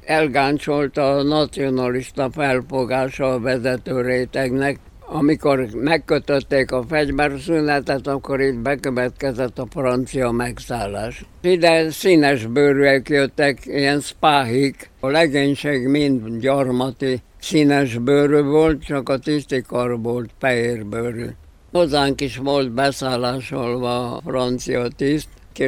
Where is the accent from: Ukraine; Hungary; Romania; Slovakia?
Romania; Arad, Arad County; 1910-ben születtem. Én emlékszem arra, amikor megjelent a román hadsereg itten.